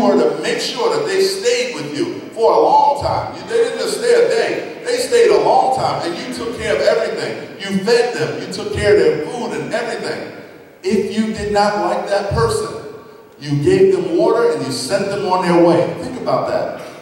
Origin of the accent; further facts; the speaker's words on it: New York City, New York, United States; I remember growing up in New York City, there were so many good players at the time that I was trying to play.